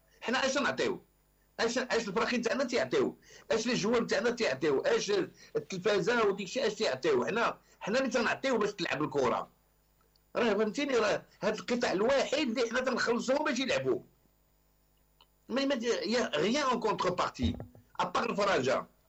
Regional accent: Morocco; انا كمواطن انا كمغربي

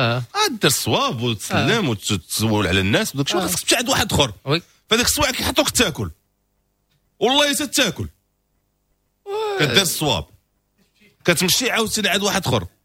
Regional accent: Morocco; لا ما كتهضر ما كنمشي بيدو خاوي حنا مغاربه ضروري كتدخل معاك في يدك شي حاجه

